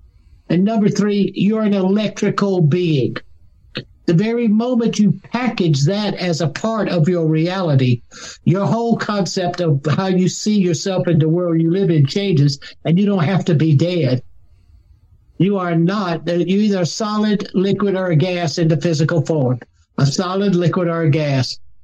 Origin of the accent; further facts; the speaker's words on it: South Carolina, United States; I'm from South Carolina. Growing up in the 50s in South Carolina, everybody goes to hell down here.